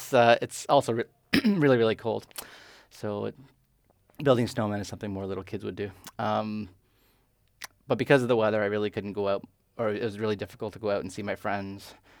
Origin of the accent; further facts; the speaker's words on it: Canada; I'm from Canada.